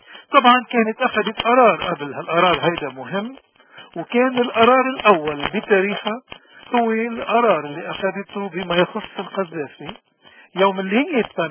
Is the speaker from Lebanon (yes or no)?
yes; Lebanon; كلبنانيين عانينا وما زلنا نعاني من جور وظلم وهمجية وبلطجة ووحشية النظام السوري الأسدي